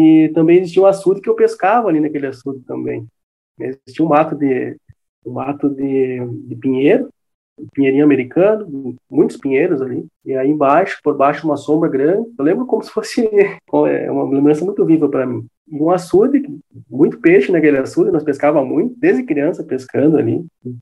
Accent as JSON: {"language": "Portuguese", "town": "Espumoso", "region": "Rio Grande do Sul", "country": "Brazil", "tie": "born there", "said": "a comunidade de Espumoso, de onde eu surgi, aí, de onde eu nasci, de onde eu estou aí a seguidamente boa cidade aí dos nossos pais, né? Os pais da minha esposa também, os parentes."}